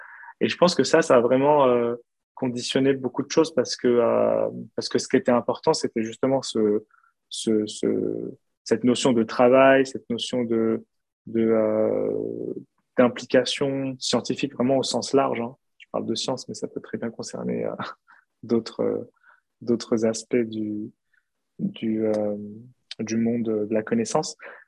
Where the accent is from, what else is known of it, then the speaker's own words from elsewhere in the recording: Île-de-France, France; moi j'ai grandi en région en Île-de-France, en région parisienne.